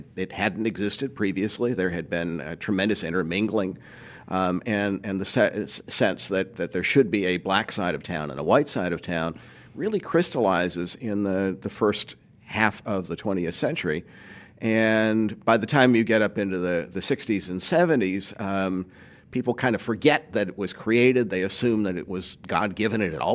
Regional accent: Charlotte, North Carolina, United States; the extreme segregation that I grew up with in the South, the separate waiting rooms in the train stations, first ones in Charlotte are in 1896.

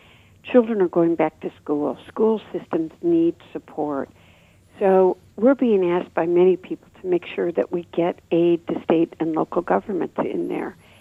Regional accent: Dearborn, Michigan, United States; my hometown, Dearborn, knew they were part of the community

